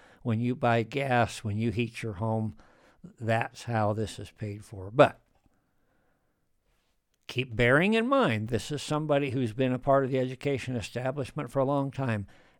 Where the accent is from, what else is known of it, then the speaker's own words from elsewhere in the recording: Wyoming, United States; You know, I grew up here in Wyoming. And I remember going to the mountains, for example, back in the 60s and the 70s.